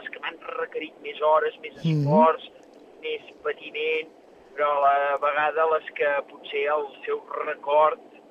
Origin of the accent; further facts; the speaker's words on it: Castellterçol, Catalonia, Spain; amb 14 anys ja vaig anar per primera vegada des del meu poble, des de Castellterçol fins a Montserrat